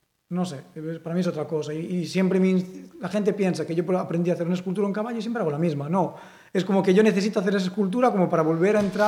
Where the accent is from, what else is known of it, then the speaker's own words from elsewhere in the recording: Galicia, Spain; first language Galician; Spanish is a second language; Porque, bueno, yo hablo gallego en casa y siempre y tal. Entonces, es muy parecido.